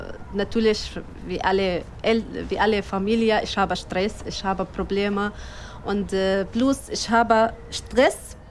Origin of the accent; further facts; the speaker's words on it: Syria; German is a second language; now in Berlin, Germany; ich komme aus Syrien. Ich bin verheiratet und ich habe zwei Töchter. Ich bin jetzt, ich lebe in meiner Wohnung in Berlin.